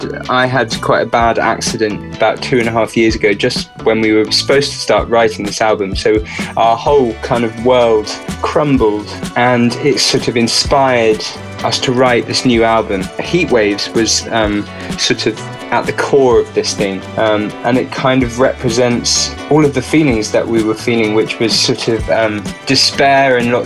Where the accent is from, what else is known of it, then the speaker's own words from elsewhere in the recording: England, United Kingdom; there are four of us, and we're from England, the UK